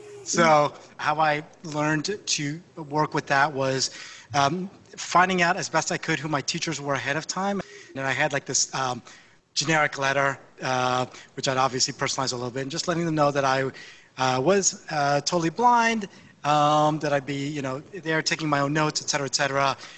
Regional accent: Canada; I am an engineering manager at LinkedIn, responsible for accessibility, and I am the Canadian among you.

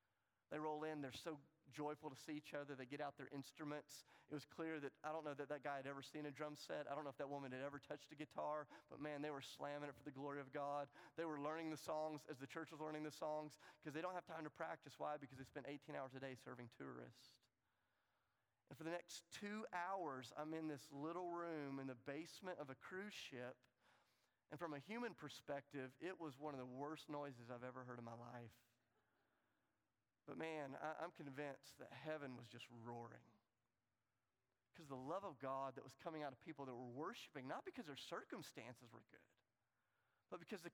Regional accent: the South, United States; But I'm from the South and I'm a Christian, so I do what we do.

